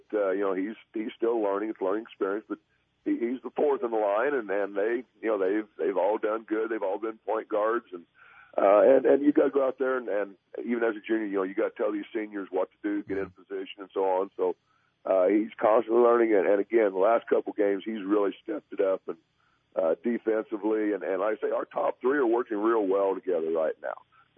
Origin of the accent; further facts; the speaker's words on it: Fillmore, United States; We grew up together in Fillmore